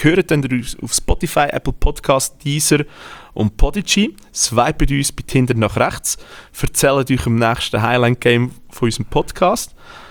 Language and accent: German; Switzerland; Ja, also wenn ich als Schweizer muss sagen, ich zahle doch nicht 500 Stutz für ein 0815-Spiel